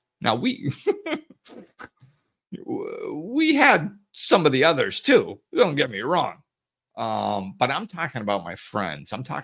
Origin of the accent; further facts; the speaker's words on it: Gardner, Massachusetts, United States; You know, I grew up in Gardner, Massachusetts, and I'll tell you, man, what a great place to grow up.